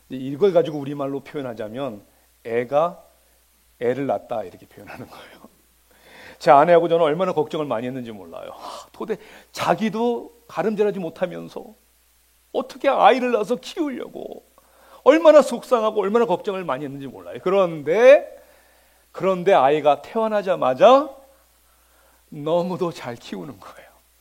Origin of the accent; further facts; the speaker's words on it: Georgia, United States; 저는 조지아에서 왔잖아요. 아틀란타 북부 지역에 정말 조용한 밤 9시만 되면 불을 다 끄고 다니는 사람이 없어요. 조용한 동네에서 온 저한테는 너무나 짜증이 나는 거예요.